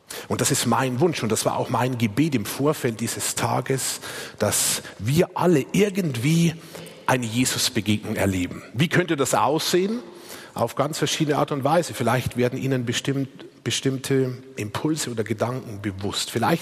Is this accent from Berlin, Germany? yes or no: no; Bleibach, Bavaria, Germany; weil das ist in einem kleinen Dorf im Bayerischen Wald, Bleibach, wo ich herkomme